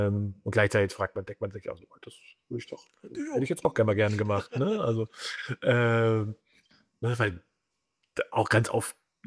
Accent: Hesse, Germany; now in Cologne, Germany; Ich bin auch nur zugezogen jetzt in meinem 9. Jahr hier. Ich komme ganz ursprünglich aus einem ganz kleinen Städtchen in Osthessen, in der Nähe von Fulda.

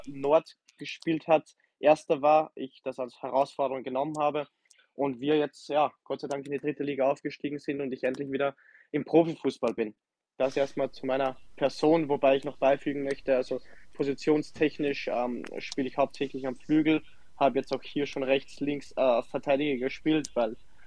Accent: Salzburg, Austria; wie du schon erwähnt hast, 29 Jahre, gebürtiger Salzburg, angefangen bei mir am Dorf zu spielen, nach Ried gegangen, dort Profi geworden, nach Deutschland, Dresden, Magdeburg

